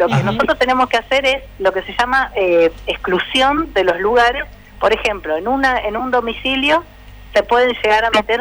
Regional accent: Paraná, Entre Ríos, Argentina; si somos de acá de Paraná, tenemos el recuerdo siempre de la escuela normal

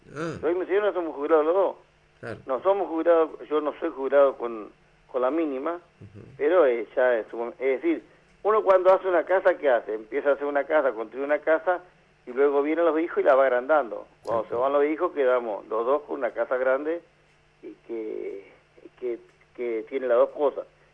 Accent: Argentina; Porque en realidad todos somos argentinos.

